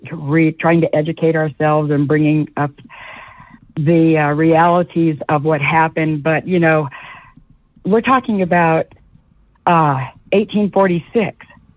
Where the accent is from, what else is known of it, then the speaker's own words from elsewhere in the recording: California, United States; I was born and raised in Sonoma County, but being born and raised here and looked down upon